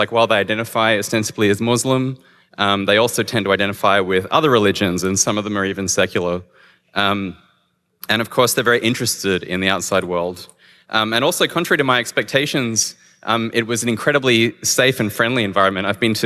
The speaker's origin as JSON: {"language": "English", "country": "Australia", "said": "I'm from Australia. I came a long way to be at camp."}